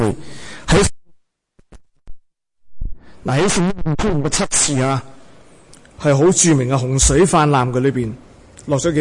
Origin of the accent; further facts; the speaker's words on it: Guangdong, China; 我系广东人啊。我呢个乡咧